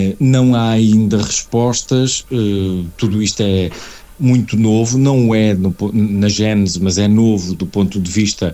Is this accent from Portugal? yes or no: yes; Porto, Portugal; e portanto, como portuense que sou, vivo naturalmente a questionar aquilo que está a acontecer à cidade